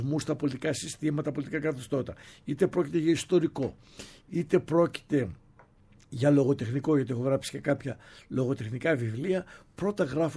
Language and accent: Greek; Peloponnese, Greece; είμαι Πελοποννήσιος και δύο γονείς μου ήταν παιδιά της Αθήνας. Γνωρίστηκαν στην Αθήνα